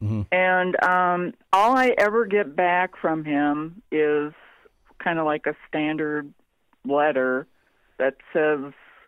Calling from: Otsego, Minnesota, United States; I'm from Minnesota.

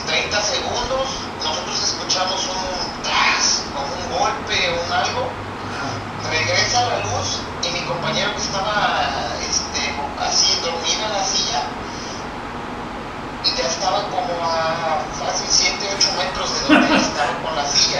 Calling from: Veracruz, Mexico; De Pachonó, Veracruz.

